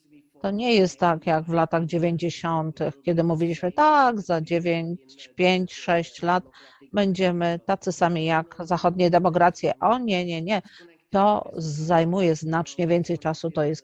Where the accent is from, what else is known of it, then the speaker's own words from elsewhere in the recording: Opava, Moravian-Silesian Region, Czechia; Polish is a second language; I ci ludzie mieszkali również tam, blisko miejsca, w którym ja spędziłem dzieciństwo.